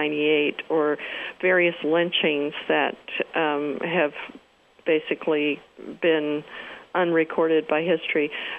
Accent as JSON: {"language": "English", "town": "Atlanta", "region": "Georgia", "country": "United States", "tie": "born or raised there", "said": "my hometown of Atlanta is Exhibit A."}